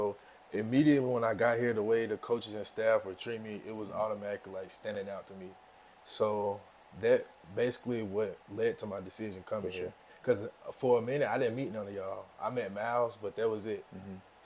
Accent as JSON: {"language": "English", "town": "Vincent", "region": "Alabama", "country": "United States", "said": "I'm from Vincent, Alabama. It's a small town in Shelby County, Alabama. It's like east of Birmingham."}